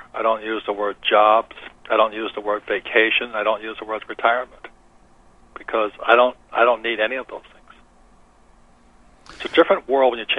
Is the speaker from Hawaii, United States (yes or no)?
yes; Hilo, Hawaii, United States; I grew up in Hilo, Hawaii, and we would just play Monopoly.